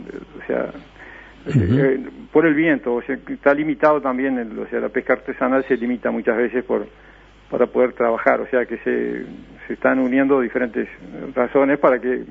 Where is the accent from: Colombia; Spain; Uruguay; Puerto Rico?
Uruguay; Piriápolis, Maldonado; yo cuando era niño acá en Piriápolis